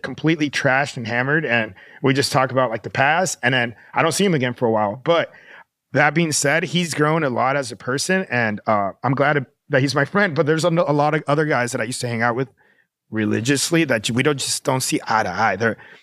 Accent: Florida, United States; also born or lived in California; I was born in California, then I moved to Florida, and then I came back in my mid-20s.

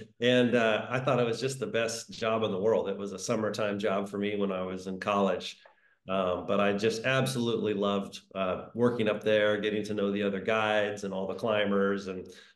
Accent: Bremerton, Washington, United States; born there; So I was born in Bremerton, Washington, near Seattle.

